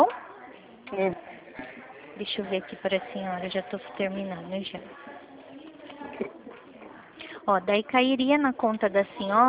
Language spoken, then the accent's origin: Portuguese; Rio Claro, São Paulo, Brazil; Eu sou daqui de Rio Claro, eu sou aqui do lado da agência da Avenida 3 aqui.